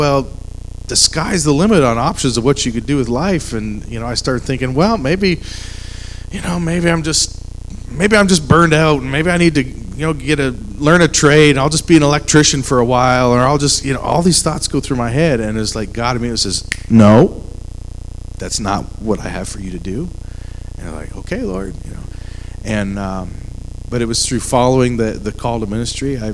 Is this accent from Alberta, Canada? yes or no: no; Ridgeway, Ontario, Canada; And so I grew up in Ridgeway, Ontario, which is close to Niagara Falls, really Buffalo, New York, right across the border.